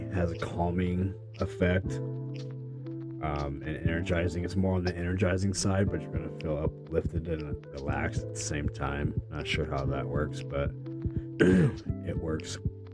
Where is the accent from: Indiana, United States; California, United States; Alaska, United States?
Indiana, United States; Clarks Hill; Growing up in Indiana, it was always a hassle, man, to get anywhere. I grew up in the sticks. I lived in a town called Clarks Hill a lot.